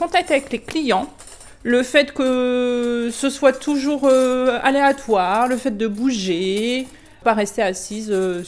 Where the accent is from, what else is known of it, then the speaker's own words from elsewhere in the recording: Bain-de-Bretagne, Brittany, France; Donc moi j'ai 36 ans, je viens du côté de Bain-de-Bretagne.